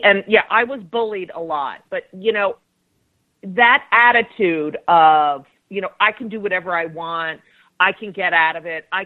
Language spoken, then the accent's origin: English; New Jersey, United States; You know, when I was growing up in New Jersey, I went to high school with people like Chris Christie